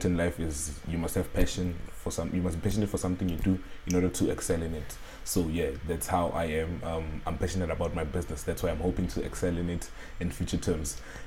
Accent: Pretoria, Gauteng, South Africa; born and bred in Pretoria, like we said in the bio.

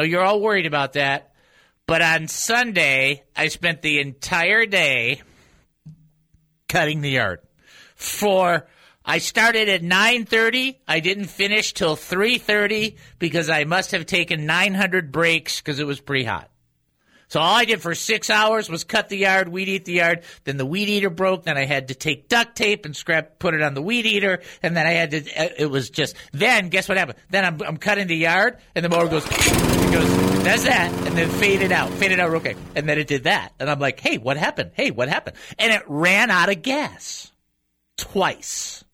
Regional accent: United States; Which is like, so as a person growing up in America, I'm like, what's that?

